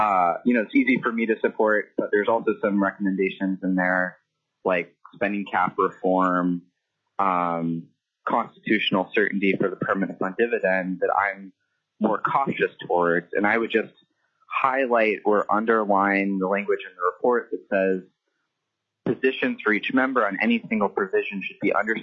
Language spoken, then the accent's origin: English; Sitka, Alaska, United States; Yes, for the record … I'm from Sitka.